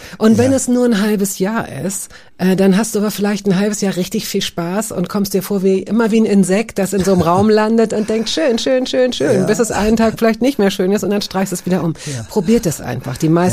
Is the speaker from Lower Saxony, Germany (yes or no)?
yes; Hanover, Lower Saxony, Germany; Ich bin Hannoveranerin. Ja. Also wir sind beide gebürtige Niedersachsen.